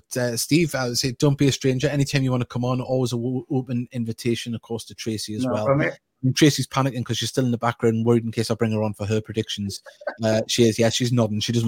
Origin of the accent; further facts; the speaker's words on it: Wales, United Kingdom; We're Welshman.